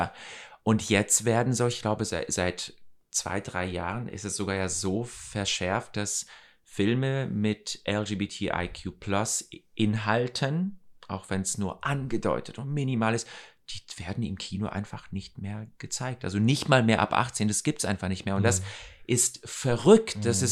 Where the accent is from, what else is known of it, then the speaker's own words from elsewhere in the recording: Ukraine; moved away; also born or lived in Russia; also ich bin in Russland geboren. Wir sind dann, als ich so 2,5 war, sind wir dann in die Ukraine gezogen.